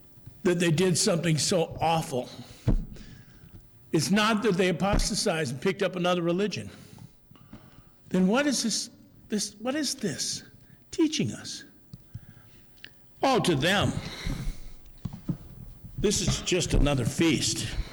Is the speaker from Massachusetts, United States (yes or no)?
no; Cedar Rapids, Iowa, United States; also born or lived in Minnesota; I was born in America, in Minnesota. I was raised in Cedar Rapids, Iowa. There are churches everywhere.